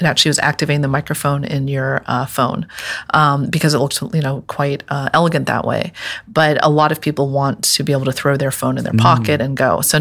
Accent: Hong Kong; luckily I grew up in Hong Kong.

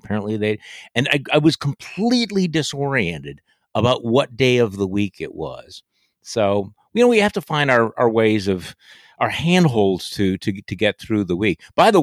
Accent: Wisconsin, United States; the image of my home state of Wisconsin

